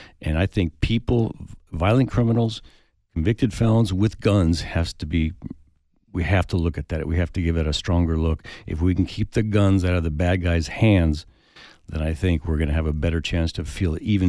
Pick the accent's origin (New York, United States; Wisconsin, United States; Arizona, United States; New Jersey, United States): Arizona, United States; Tucson; I'm a lifelong Dem. I grew up in Tucson. Tucson is my community.